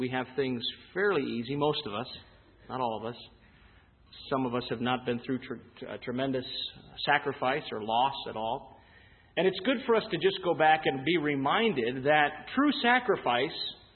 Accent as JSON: {"language": "English", "town": "Chicago", "region": "Illinois", "country": "United States", "tie": "born or raised there", "said": "Memorial Day was always a very significant day at our house growing up in Chicago."}